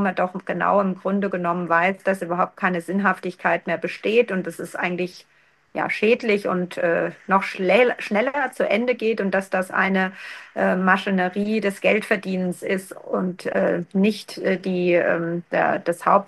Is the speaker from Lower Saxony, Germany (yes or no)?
no; Hesse, Germany; Ich komme aus dem Land Dillkreis. Das ist in Hessen. Bis Kirchen heißt das Örtchen.